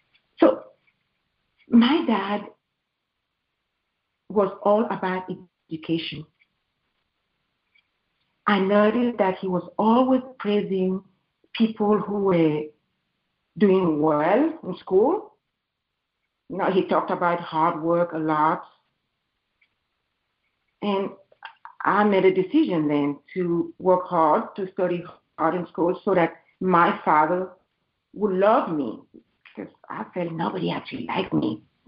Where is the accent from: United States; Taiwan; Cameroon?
Cameroon; born there; I was born in Cameroon, back in Central Africa.